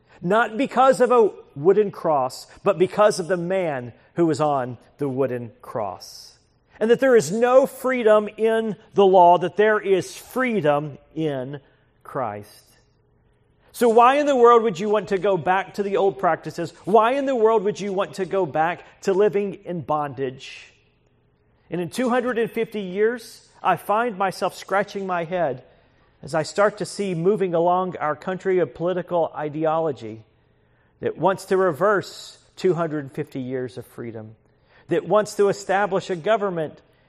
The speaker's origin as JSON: {"language": "English", "country": "United States", "said": "As an American, I want my life to matter."}